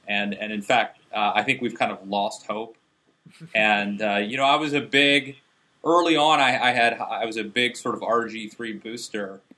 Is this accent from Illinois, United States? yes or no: no; Maryland, United States; I'm from Maryland.